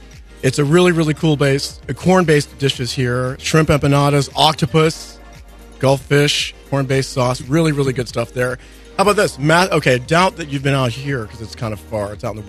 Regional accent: Toronto, Ontario, Canada; I'm from Toronto, but we do it in a very civil way.

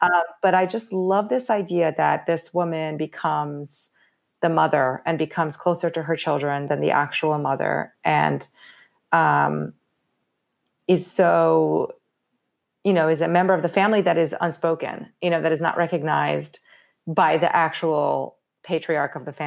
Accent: Rio de Janeiro, Brazil; And I grew up in Rio.

